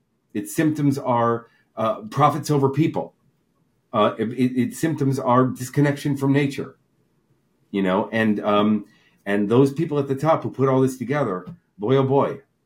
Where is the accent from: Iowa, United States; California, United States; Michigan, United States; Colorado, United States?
Michigan, United States; also born or lived in Boston / New York; Michigan originally, which is a good place to be from. but then Boston for college, New York for that part, and then I came here on vacation